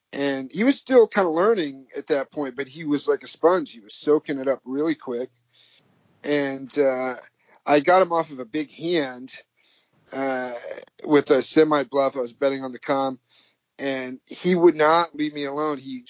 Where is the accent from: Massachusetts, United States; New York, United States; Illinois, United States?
Illinois, United States; I grew up in Southern Illinois, and this was in Chicago.